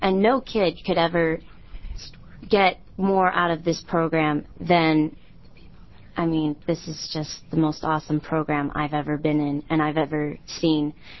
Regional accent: Myrtle Creek, Oregon, United States; I'm a junior from Myrtle Creek, Oregon, which is in the southern half of this state.

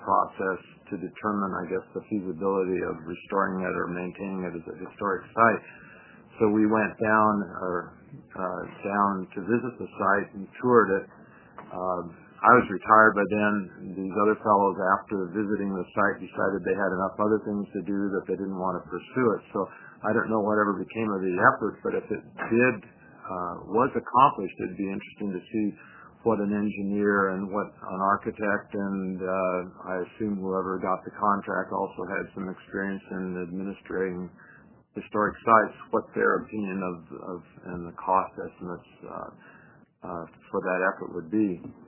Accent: Oregon, United States; from Marion County

